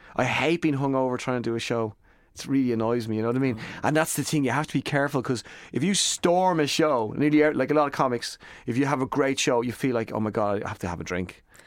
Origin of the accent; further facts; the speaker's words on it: Ireland; that's about me from the age of 5 to 15 growing up in Ireland.